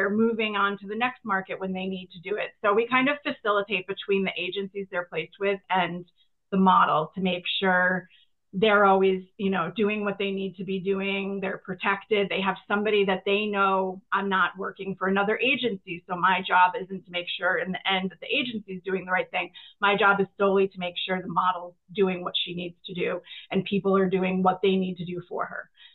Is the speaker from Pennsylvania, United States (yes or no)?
no; Holland, Massachusetts, United States; I'm from Massachusetts originally, from a really small town called Holland, Mass, that nobody usually has ever heard of. It's central Massachusetts.